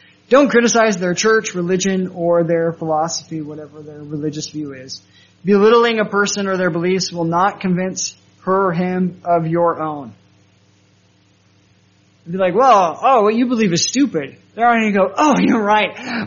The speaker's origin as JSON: {"language": "English", "region": "Colorado", "country": "United States", "said": "I come from Colorado. I live on the plains, but I learned my directions because there are very large mountains on one side."}